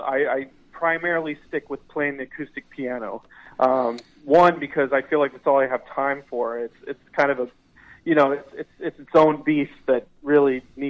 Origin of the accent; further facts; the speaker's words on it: Missouri, United States; So I'm originally from South Central Missouri, the Ozarks.